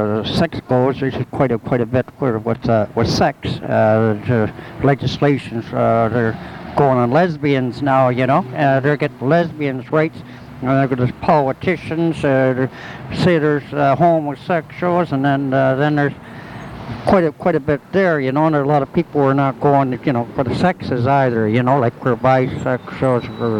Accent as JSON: {"language": "English", "town": "Toronto", "region": "Ontario", "country": "Canada", "said": "I'm from Toronto, and threatened coming up."}